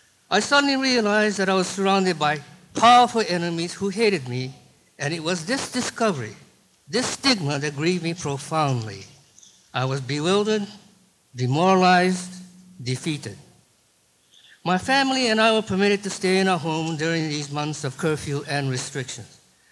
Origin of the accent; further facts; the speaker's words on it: San Francisco, California, United States; now in Oakland, United States; I was born in San Francisco and have lived most of my life in the Bay Area. I presently live with my wife in Oakland, California.